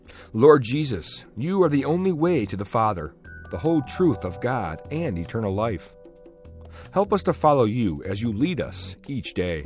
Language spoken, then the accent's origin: English; Newport, Rhode Island, United States; Growing up near Newport, Rhode Island, a place with many mansions, I often dreamed of living in one.